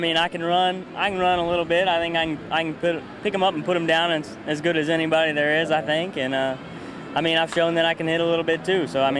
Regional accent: Cincinnati, Ohio, United States; Oh, seeing it hanging there, and I got to go home and play in my hometown for my first big league game in Cincinnati, Ohio.

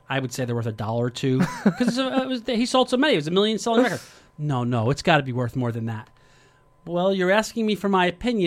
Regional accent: Nutley, New Jersey, United States; we're going to be at the Kingsland Manor in Nutley, New Jersey. We're going back to my hometown.

